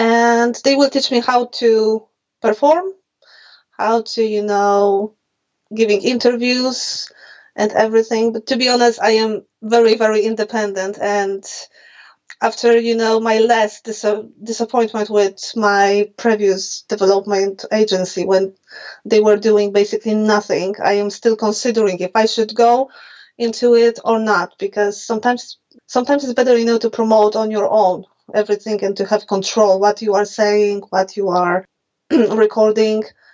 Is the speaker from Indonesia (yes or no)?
no; Poland; English is a second language; moved away as an adult; now in London, United Kingdom; I am based in London, but I am not originally from UK. I am from Poland, so I came to UK about 5 years ago.